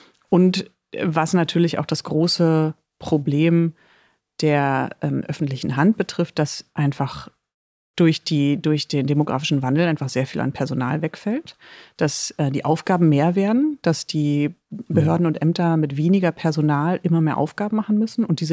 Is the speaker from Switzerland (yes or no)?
no; Berlin, Germany; Jetzt komme ich ja aus Berlin